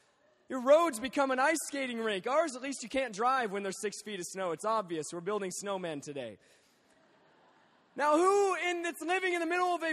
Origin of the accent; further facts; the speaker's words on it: Alaska, United States; now in Lancaster, United States; And man, I'm from Alaska. We have real winters.